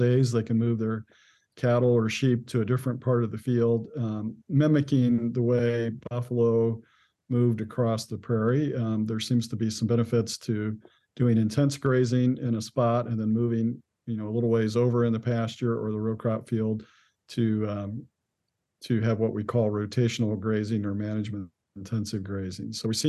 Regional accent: Illinois, United States; but it's true in other parts, like where I grew up in Illinois, there's very few of the farmers that have cattle.

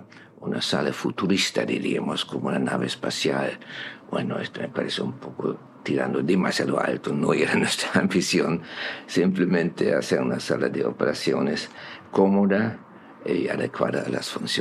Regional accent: Germany; a pesar del apellido un poco raro, que suena francés pero soy alemán.

